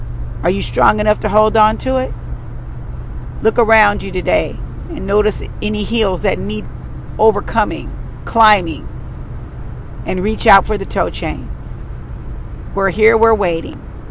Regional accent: Seattle, Washington, United States; I'm from Seattle, Washington, and there are heels there that I forgot all about until I went to visit this summer

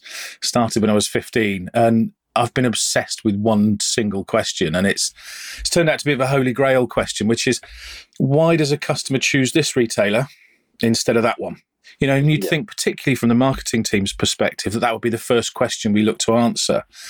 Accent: Oxford, South East England, United Kingdom; I come in from Oxford

